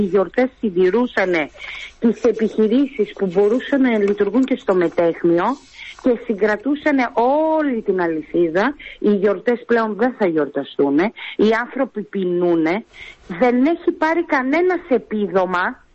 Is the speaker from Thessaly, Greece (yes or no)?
yes; Trikala, Thessaly, Greece; Την χάνει να είμαι τρικαλινή και ξέρω ποιος είναι.